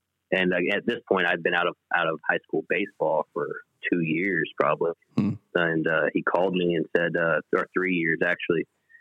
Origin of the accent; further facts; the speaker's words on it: Lansing, Kansas, United States; So I grew up in Kansas City. I grew up in a town right outside of Kansas City called Lansing. My dad was stationed at Fort Leavenworth.